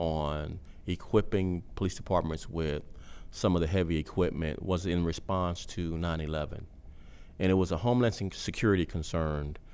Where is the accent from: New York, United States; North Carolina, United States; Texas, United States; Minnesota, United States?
Texas, United States; Dallas; I'm born and raised in Dallas.